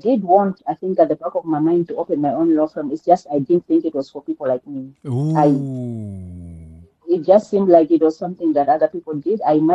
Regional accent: Blantyre, Southern Region, Malawi; born there; Okay, so I was born in Blantyre, Malawi.

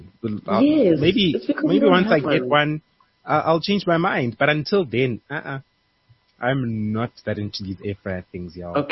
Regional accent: QwaQwa, Free State, South Africa; So I come from the Free State, as you guys know by now. I come from Kwakwa

